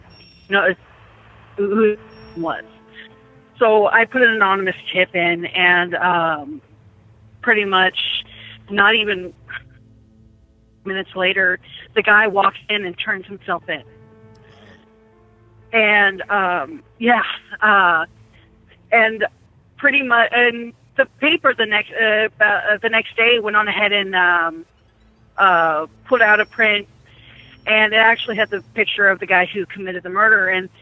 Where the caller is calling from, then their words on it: California, United States; I'm from California.